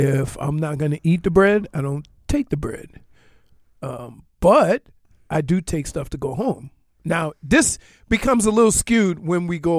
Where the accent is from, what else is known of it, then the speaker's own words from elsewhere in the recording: New Orleans, Louisiana, United States; No, I'm from New Orleans. We don't get stomach pains.